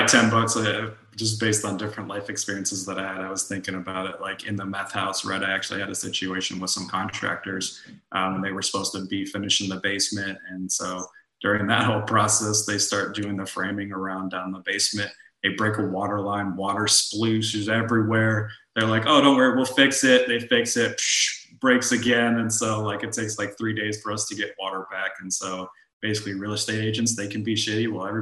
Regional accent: Florida, United States; because we're from Florida. All our family's from Florida.

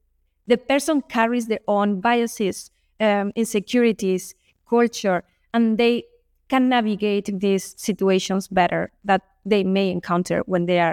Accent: Spain; I am from Spain, which is across the ocean. So my culture, even if I speak Spanish, is totally different from the Mexican, the Colombian.

